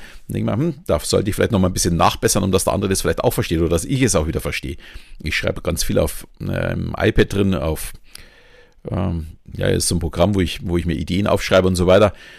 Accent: Southern Germany, Germany; accent: Southern German; Wenn ich zu schnell spreche oder zu viele Buchstaben verschlucke und meinen süddeutschen Akzent jemand nicht mag

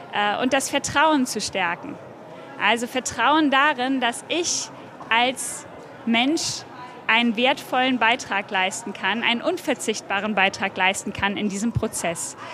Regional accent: North Germany, Germany; now in Köln, Germany; Ich bin stolze Norddeutsche, schwedisch im Herzen, in der Welt zu Hause, derzeit stationiert in Köln

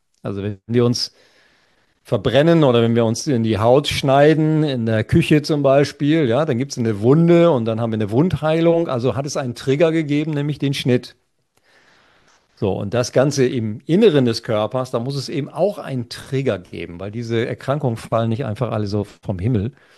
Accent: Lower Saxony, Germany; ich komme ja aus dem Schwarzteetrinkerland, ja, nämlich aus Ostfriesland. Und ich bin ja groß geworden mit 3 Tassen Tee morgens, 3 Tassen Tee mittags und 3 Tassen Tee abends.

